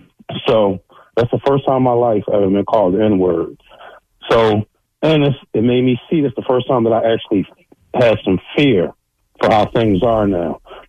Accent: Philadelphia, Pennsylvania, United States; I'm 50 years old. I'm an Air Force veteran, born and raised in Philly.

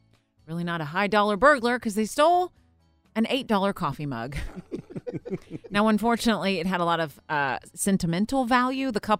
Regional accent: Florida, United States; a crazy criminal out of my home state of Florida

